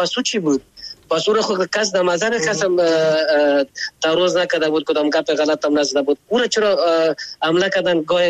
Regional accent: Afghanistan; ما خو افغان هستیم

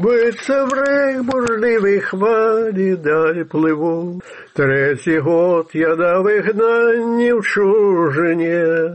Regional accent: Belarus; Мы только там и познали, что мы белорусы.

